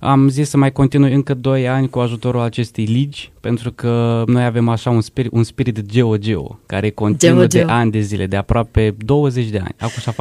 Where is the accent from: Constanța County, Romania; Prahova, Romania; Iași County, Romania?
Iași County, Romania; Iași; Da, eu sunt eșean de când m-am născut. Sunt aici din Iași. Și sunt student în anul întâi master la geografie